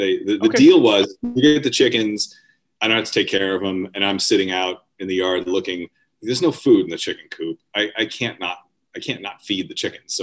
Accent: Beverly, Massachusetts, United States; So we are in a little town called Beverly, which is about 15 to 20 minutes from Boston. So it's on the kind of the North Shore. And I actually grew up in Beverly.

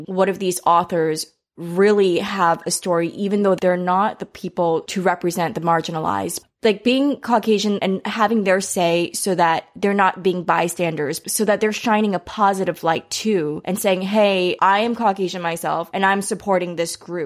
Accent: New York, United States; And I'm from New York.

